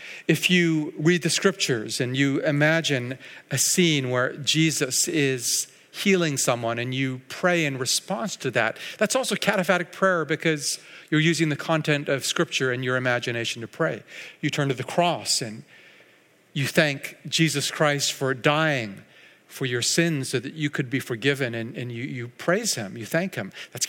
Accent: Surrey, British Columbia, Canada; when I was a child growing up in North Surrey

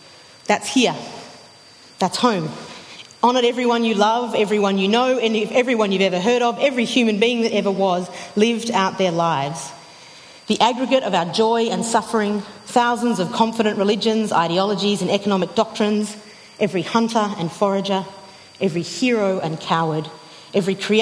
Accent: Sydney, New South Wales, Australia; now in Vancouver, Canada; I came from Sydney, Australia, to study up at Regent College, which is a grad school up at UBC.

